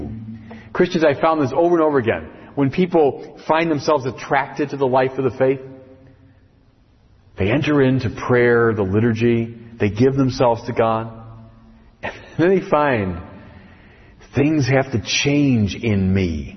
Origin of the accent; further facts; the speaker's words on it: Chicago, Illinois, United States; I'm a Chicagoan. We know about fire.